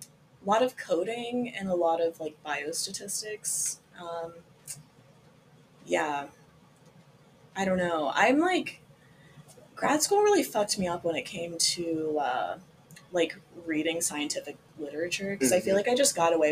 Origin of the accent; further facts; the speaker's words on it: Florence, United States; Yeah, I grew up here. I grew up in Florence.